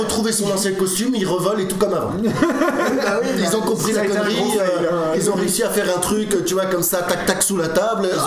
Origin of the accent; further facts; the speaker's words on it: Portugal; accent: Portuguese; French is a second language; Moi je parle avec mon accent de Portugal.